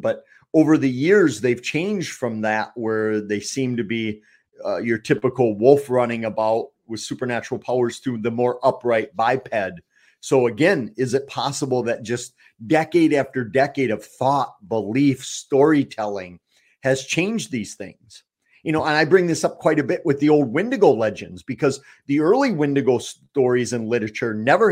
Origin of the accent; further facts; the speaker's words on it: Eau Claire, Wisconsin, United States; I've done, you know, 15 years of conferences in a row with Linda in my hometown of Eau Claire.